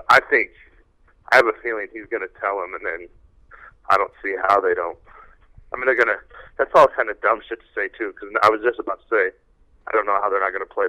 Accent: Cheyenne, Wyoming, United States; It's Cheyenne.

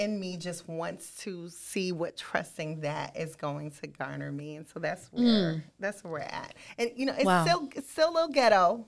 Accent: New Jersey, United States; Like, I've grown up in Jersey. I was born and raised in Jersey.

